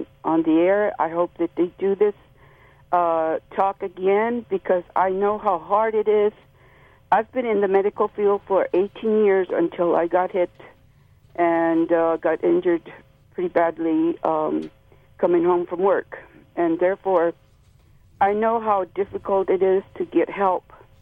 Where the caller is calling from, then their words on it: Taos Pueblo, New Mexico, United States; I'm calling from Taos Pueblo Reservation